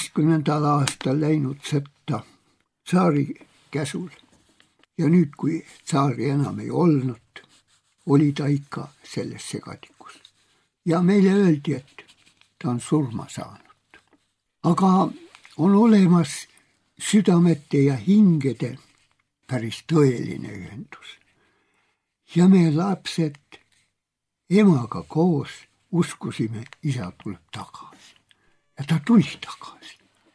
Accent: South Estonia, Estonia; korratused valgusid sinna Lõuna-Eestisse minu kodukohta, röövimised, tapmised.

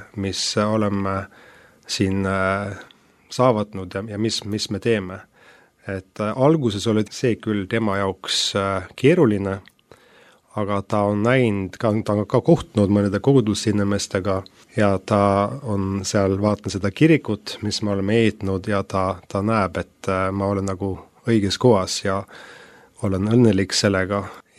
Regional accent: Oslo, Norway; 1972. aastal ja kasvasin seal esimesed aastat ühes Oslo linna osas üles. Hiljem kolisime maale, nii et ma ütleks pigem, et ma olen maalt pärit.

